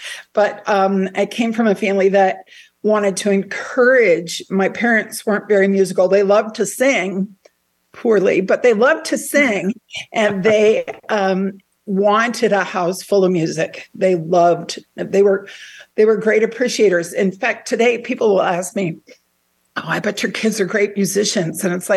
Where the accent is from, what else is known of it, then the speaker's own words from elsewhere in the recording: Hammond, Indiana, United States; now in DeMotte, United States; I am a lifelong Northwest Indiana resident. I'm originally from Hammond, and now I live in DeMott.